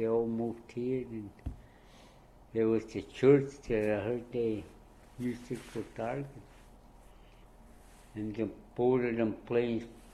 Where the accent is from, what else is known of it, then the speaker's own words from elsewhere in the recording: Woody Island, Alaska, United States; Now you know, Woody Island. I'm from Tang Ihak. Woody Island, yeah. That's where I was born there, you know.